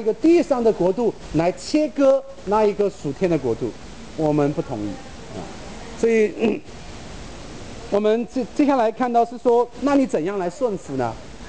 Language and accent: Chinese; China; 这个我们中国人肯定是觉得这个你不用道歉的